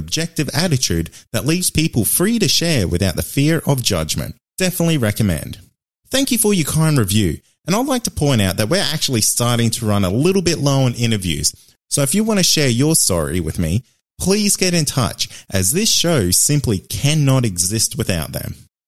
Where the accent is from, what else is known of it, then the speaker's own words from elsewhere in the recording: Queensland, Australia; here in my home state of Queensland